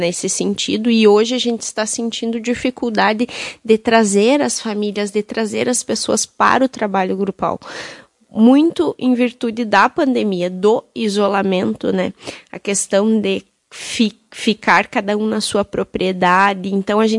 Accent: Fontoura Xavier, Rio Grande do Sul, Brazil; Bom, eu, como sou da região aqui de Soledade, sou natural de Fontoura Xavier, onde resido com a minha família.

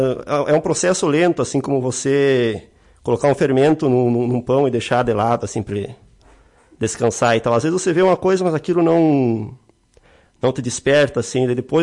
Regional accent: Barracão, Rio Grande do Sul, Brazil; now in Lagoa Vermelha, Brazil; Eu sou natural do município de Barracão, que é como se fosse um filho também de Lagoa Vermelha.

